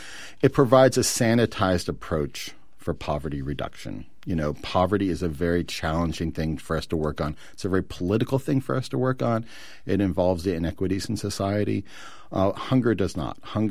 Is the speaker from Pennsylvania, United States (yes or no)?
no; Youngstown, Ohio, United States; I grew up in Youngstown, Ohio, which was kind of, you know, one of the epicenters of the steel industry in the country.